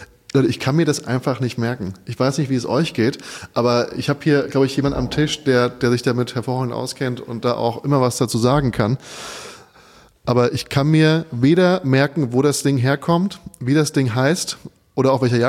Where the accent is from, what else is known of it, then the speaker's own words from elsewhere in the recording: Odenwald, Germany; Ich bin ja vom Odenwald, mehr oder weniger.